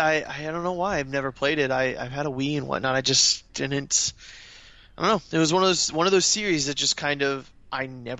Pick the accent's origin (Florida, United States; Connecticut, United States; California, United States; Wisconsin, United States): Florida, United States; Orlando; I'm born and raised in Florida, Orlando, you know